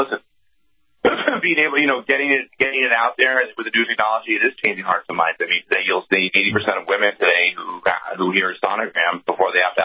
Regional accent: Northeast, United States; I mean, I'm 45 years old, and I grew up in the Northeast

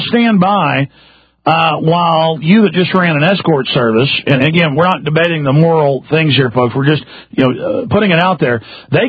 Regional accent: Dallas, Texas, United States; also born or lived in Austin; I've known a lot of young women who I grew up around in Dallas and Austin, Texas

